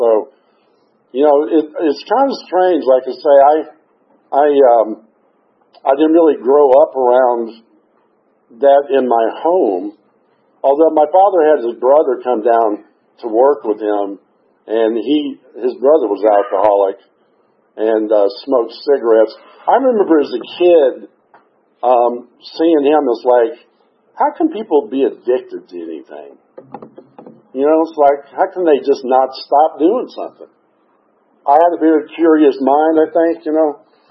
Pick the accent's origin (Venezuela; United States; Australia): United States; Fort Worth, Texas; born there; so at any rate, I was born in Fort Worth. We were there for about a year.